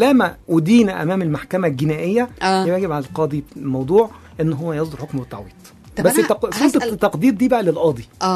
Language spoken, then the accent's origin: Arabic; Egypt; لكن عندنا في مصر يعني الدوله ما بتدخلش جهد في اي جريمه جديده.